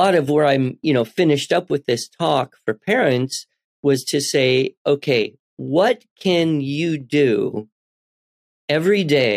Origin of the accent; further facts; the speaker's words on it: United States; that's who I am. I'm an American.